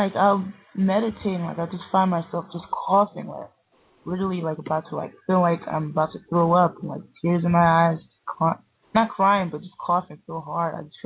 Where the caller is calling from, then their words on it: Philadelphia, Pennsylvania, United States; Yeah, from Philadelphia.